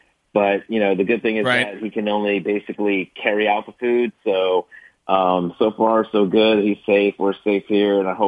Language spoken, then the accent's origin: English; Maryland, United States; My parents, I'm from Maryland, so my parents live in Maryland